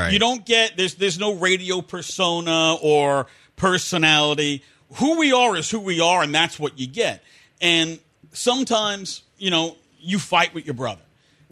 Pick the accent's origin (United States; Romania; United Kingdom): United States; New York; I'm from New York.